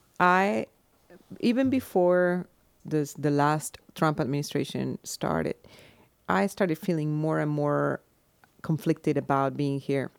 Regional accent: Argentina; now in New York, United States; I come from Argentina. I grew up during the last dictatorship and the last dictatorship was sponsored by the United States.

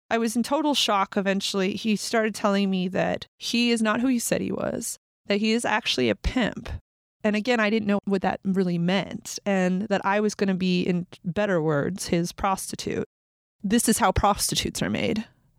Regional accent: California, United States; which was not a really big deal growing up in Humboldt County

